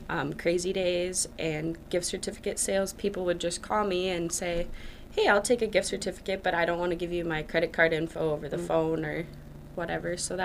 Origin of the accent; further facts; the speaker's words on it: Windham, Minnesota, United States; also born or lived in Bemidji; Yep, I'm from Windham. Always have lived here. Besides a couple years, I moved up north in Bemidji.